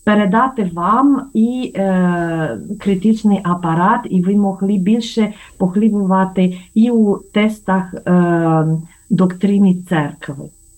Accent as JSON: {"language": "Ukrainian", "country": "Romania", "second_language": "Ukrainian", "said": "Я від початку хочу сказати, що я румунка."}